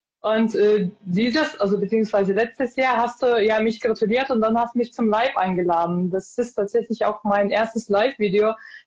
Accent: Lithuania; first language Lithuanian; German is a second language; meine Muttersprache ist Litauisch

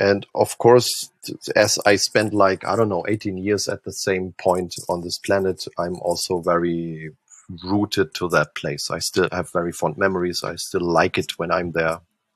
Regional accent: Bavaria, Germany; English is a second language; I grew up in Oberfranken, like in Upper Franconia, which is the most upper and most eastern part of Bavaria.

